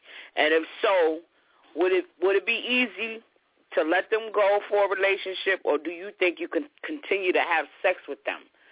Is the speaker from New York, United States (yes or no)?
yes; Long Island, New York, United States; which I'm from Long Island, so, you know, that's how we do things.